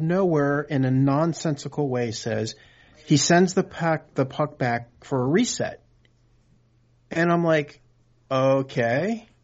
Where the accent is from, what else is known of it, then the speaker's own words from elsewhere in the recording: Florida, United States; I'm from Florida, so I can't play ice hockey.